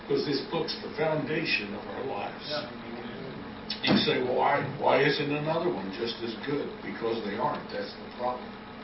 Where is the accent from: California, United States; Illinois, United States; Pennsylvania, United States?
Pennsylvania, United States; Easton; My hometown, Easton, Pennsylvania, was the very first place it was read after they left the city of Philadelphia.